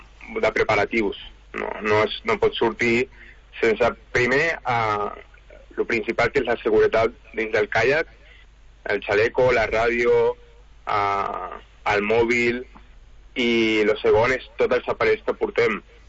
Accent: Lloret de Mar, Catalonia, Spain; jo, per exemple, jo soc de Lloret de Mar i sempre surto de Canyelles.

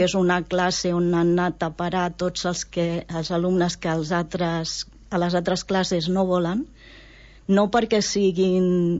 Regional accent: Roses, Catalonia, Spain; jo sóc de Roses, me vaig criar en una casa davant del mar, al costat del far. Per mi el mar ho era tot. Ho era tot. Llavors, quan amb 12 anys vam anar a viure a lo que era el poble, per mi va ser un daltabaix.

